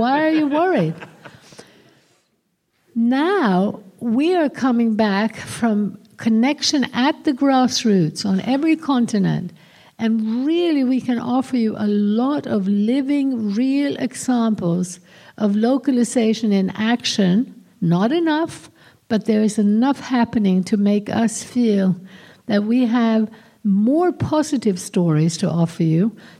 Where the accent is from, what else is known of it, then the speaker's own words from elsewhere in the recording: Sweden; growing up in Sweden, which was a very homogenous, you know, white, blue-eyed, blonde culture.